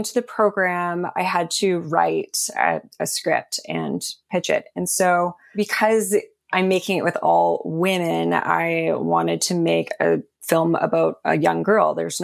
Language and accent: English; Canada; I am a screenwriter and filmmaker. I'm Canadian.